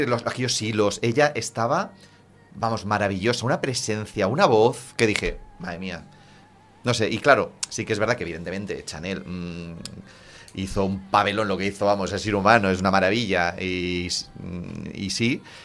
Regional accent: Spain; Pero es que no por nosotros como españoles, ¿eh?

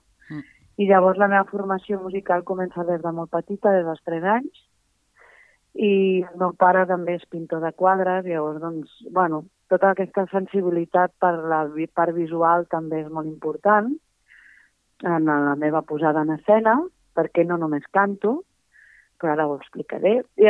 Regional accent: Tiana, Catalonia, Spain; Jo soc del Maresme, de Tiana, lliure i tropical, i llavors, doncs, bueno, les lletres és un recull de la meva infantesa

